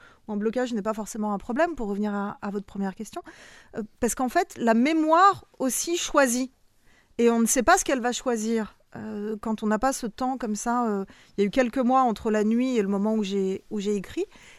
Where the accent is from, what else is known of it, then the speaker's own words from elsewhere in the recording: France; French is a second language; Je suis née en France. J'ai parlé français tôt. Enfin, j'ai fait toute ma scolarité jusqu'à mes études, du moins, en France. Et pourtant, ce n'est pas ma langue maternelle.